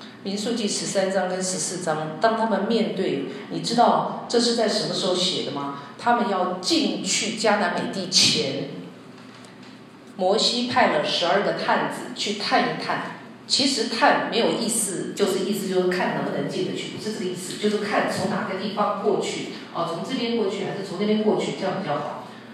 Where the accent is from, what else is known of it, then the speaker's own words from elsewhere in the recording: Taiwan; 对不起啊，因为我从台湾来的，我就稍微举例一下